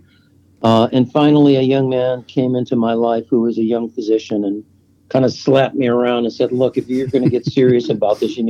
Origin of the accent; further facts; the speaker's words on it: California, United States; now in Nashville, United States; I never thought I'd be here in Nashville, Tennessee, growing up in Southern California.